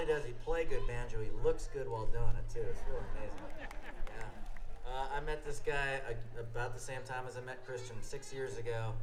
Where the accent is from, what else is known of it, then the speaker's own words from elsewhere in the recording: Seattle, Washington, United States; He looked at me when I said I was from Seattle